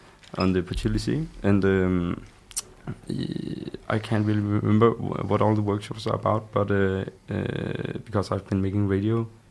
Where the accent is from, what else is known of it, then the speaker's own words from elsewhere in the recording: Denmark; I'm from Denmark.